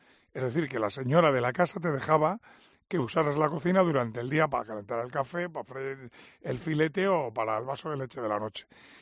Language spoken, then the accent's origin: Spanish; Andalusia, Spain; Yo hay no, porque es una costumbre en mi pueblo, que la gente...